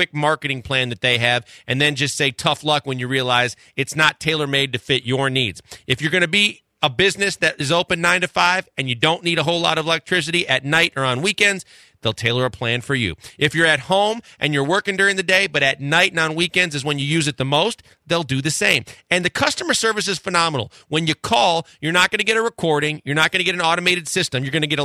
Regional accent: Milwaukee, Wisconsin, United States; But when I was growing up in Milwaukee, our baseball logo was like the Michigan Wolverines M.

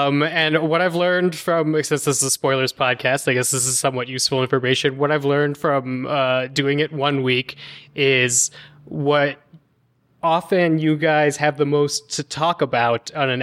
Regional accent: Colorado, United States; my Casablanca views have to do with growing up in Colorado.

